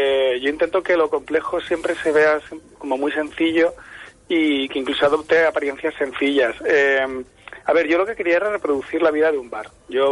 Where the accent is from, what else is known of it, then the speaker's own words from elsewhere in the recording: Murcia, Region of Murcia, Spain; Yo sí que frecuentaba Cartagena en los años 80 cuando era niño, a ver a mis abuelos, pero yo en realidad soy de Murcia.